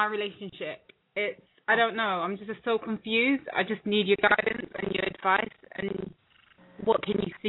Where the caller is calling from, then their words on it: United Kingdom; Oh, it's me again. I'm calling from the UK.